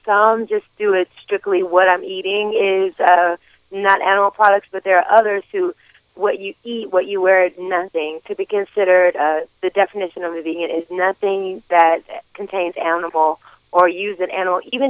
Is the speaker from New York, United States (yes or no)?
no; Tennessee, United States; I'm from Tennessee. I'm a Southern girl.